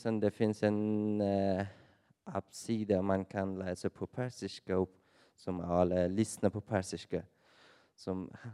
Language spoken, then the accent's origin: Swedish; Afghanistan; Swedish is a second language; now in Sweden; Jag kommer från Afghanistan och fått en muslimsk familj. Ja, när jag var i Afghanistan, jag var liten